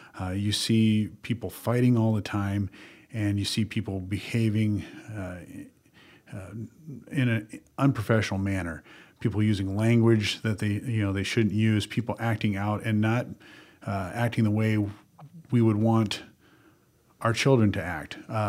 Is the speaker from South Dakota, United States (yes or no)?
yes; Dell Rapids, South Dakota, United States; Well, we had a great campaign launch in my hometown of Del Rapids to a packed house.